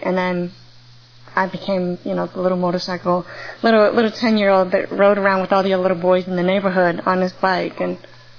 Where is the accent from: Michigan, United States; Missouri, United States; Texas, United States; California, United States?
Missouri, United States; St. Louis; I grew up in St. Louis, and I went to Cape Girardeau, Missouri for 2 years of college.